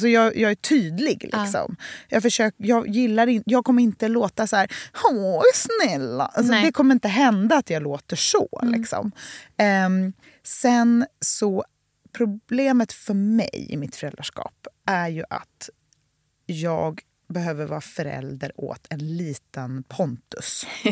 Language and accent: Swedish; Gothenburg, Västra Götaland County, Sweden; jag är uppvuxen i liksom, Majorna med två konstnärer.